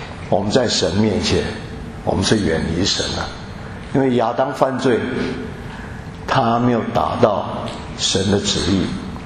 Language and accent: Chinese; China; 所以有时候我觉得我们中国人，虽然神是借着以色列百姓来传扬他的真实他的独一，可中国人在古时的时候就知道天地有一位神